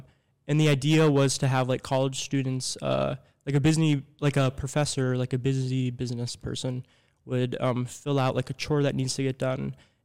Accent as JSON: {"language": "English", "town": "Rochester", "region": "Minnesota", "country": "United States", "tie": "born or raised there", "said": "I'm from Rochester, Minnesota. I've grown up here my whole life. I graduated from Century High School in 2020"}